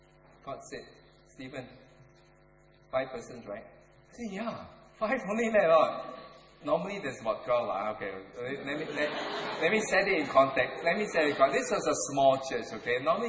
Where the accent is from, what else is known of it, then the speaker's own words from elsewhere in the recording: Singapore; I'm Singaporean, hello.